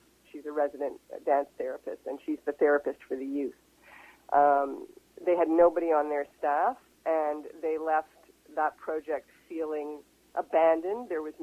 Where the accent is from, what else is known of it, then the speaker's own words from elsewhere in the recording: Montreal, Quebec, Canada; moved away as an adult; also born or lived in Toronto; now in Vancouver, Canada; I grew up in Montreal, and I started my professional career there as a kid actor, and then I went to Toronto when I was, I think, about 18 or 19 years old, and I was there for 16 years.